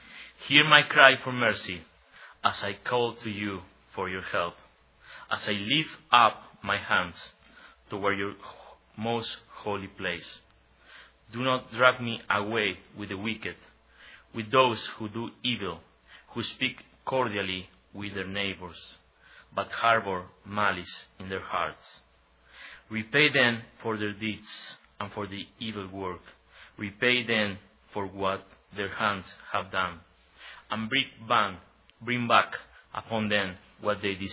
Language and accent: English; Argentina; English is a second language; now in United States; As Pastor Adam has already said, I'm from Argentina. I was learning English for almost two years.